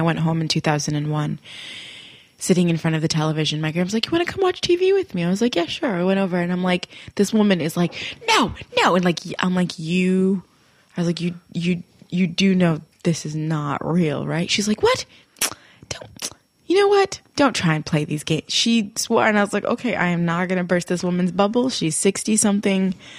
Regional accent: South Africa; we're from South Africa.

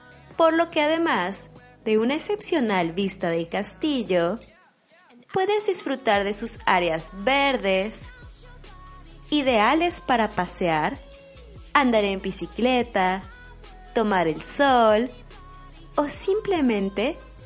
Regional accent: Mexico; now in Stuttgart, Germany; una mexicana viviendo en Alemania

